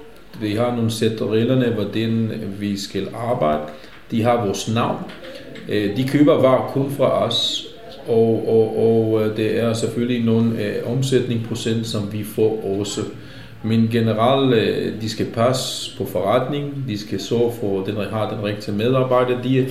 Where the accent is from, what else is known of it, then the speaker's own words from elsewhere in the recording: Israel; Danish is a second language; jeg kommer fra Israel